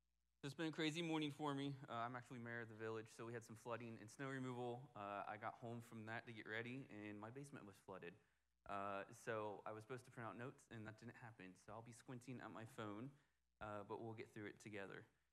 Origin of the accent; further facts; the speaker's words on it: Clarksville, United States; My wife's from Norwood. I'm from Clarksville, so this was kind of home to us.